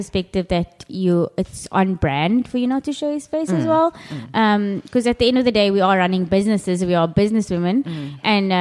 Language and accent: English; Western Cape, South Africa; we are Cape Malaysian.